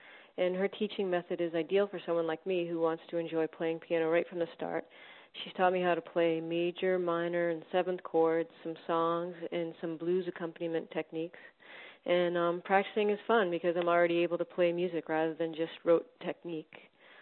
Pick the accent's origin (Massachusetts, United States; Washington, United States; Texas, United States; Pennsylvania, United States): Massachusetts, United States; Hudson; I'm from Hudson, Massachusetts.